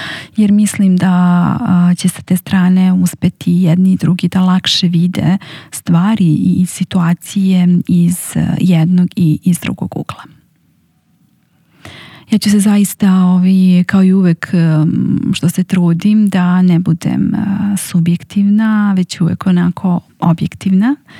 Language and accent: Serbian; Inđija, Vojvodina, Serbia; u mom mestu, odakle sam ja, iz Inđije